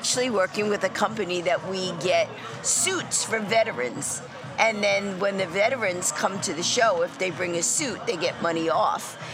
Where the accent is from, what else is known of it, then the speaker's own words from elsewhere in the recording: Queens, New York, United States; I'm from Queens, so I used to call you Santa Claus without the T.